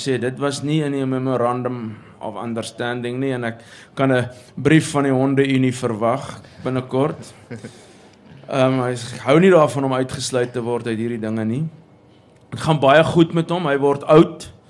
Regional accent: Pretoria, Gauteng, South Africa; toe ek groot geword het in Pretoria was ek akuut bewus van die feit dat ek nie inpas nie

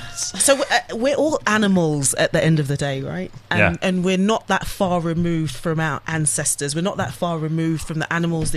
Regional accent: London, United Kingdom; So, you know, while my parents are from the islands, I'm from London.

